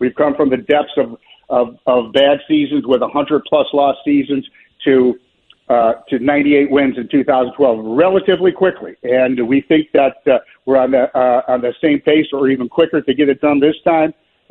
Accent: Chicago, Illinois, United States; moved away; In my lifetime as a Chicagoan, they never, you know, when I lived there, they never won.

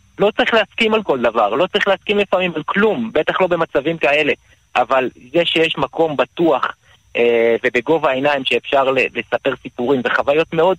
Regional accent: Nazareth, Northern District, Israel; נכון, אז אצלנו בנצרת, ואני אומר אצלנו

